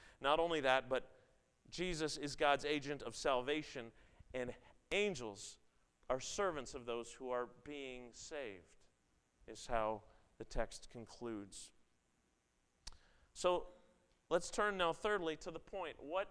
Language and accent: English; Toronto, Ontario, Canada; I grew up in the Toronto area